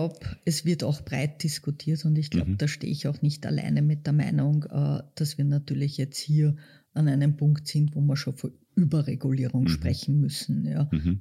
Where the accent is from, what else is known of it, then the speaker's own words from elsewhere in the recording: Klosterneuburg, Lower Austria, Austria; Also ich bin aus Klosterneuburg